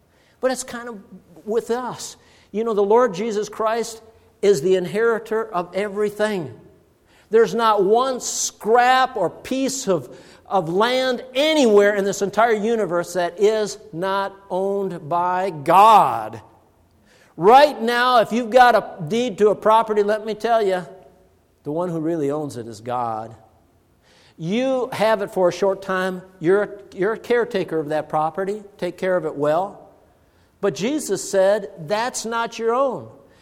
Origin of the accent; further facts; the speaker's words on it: Duluth, Minnesota, United States; I'm from Duluth, Minnesota.